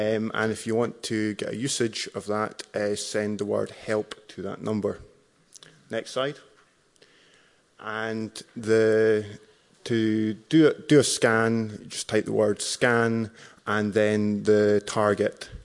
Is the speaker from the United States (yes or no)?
no; Scotland, United Kingdom; I'm from Scotland in the UK, so hopefully you can understand my accent.